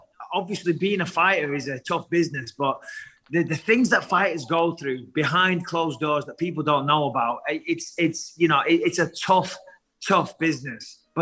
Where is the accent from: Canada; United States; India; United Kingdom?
United Kingdom; Clitheroe, North West England; trust me, I'm from Clitheroe.